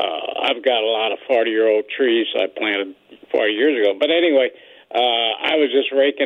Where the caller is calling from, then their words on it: Missouri, United States; I'm from St. Charles County